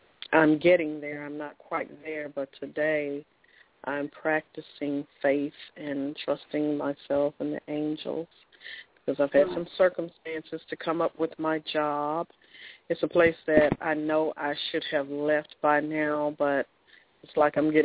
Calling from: Memphis, Tennessee, United States; I'm calling from Memphis.

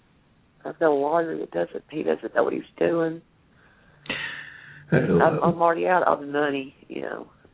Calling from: Alabama, United States; I'm calling from Alabama.

